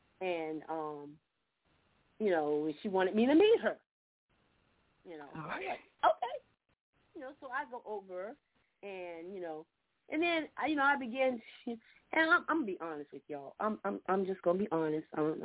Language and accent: English; Orlando, Florida, United States; no, I'm originally from Orlando. I do have some education.